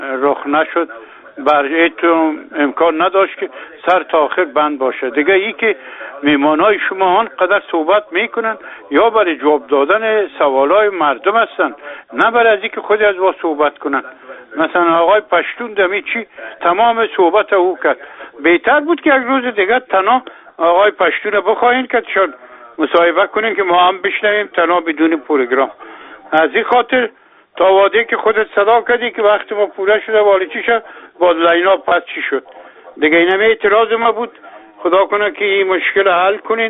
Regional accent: Afghanistan; من یک افغان هستم

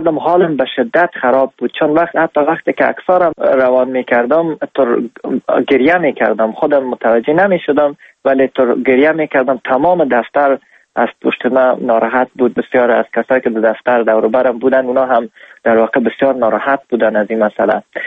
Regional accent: Afghanistan; خوشحال هستم از اینکه من افغان هستم

